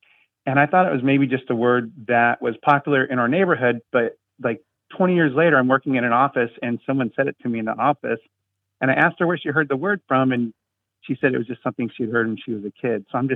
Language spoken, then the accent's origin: English; California, United States; I'm calling from Fullerton, California.